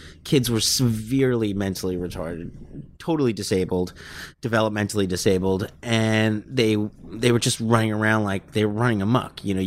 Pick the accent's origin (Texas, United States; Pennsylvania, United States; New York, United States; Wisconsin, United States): New York, United States; Staten Island; a case in my hometown about